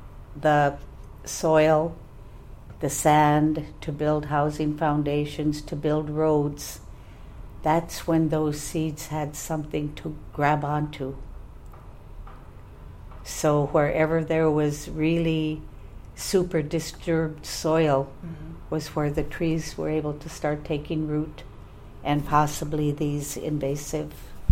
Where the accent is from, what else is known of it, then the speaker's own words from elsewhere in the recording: Bethel, Alaska, United States; So when I was growing up in Bethel, you never saw trees like this. There was few shrubs in the tundra.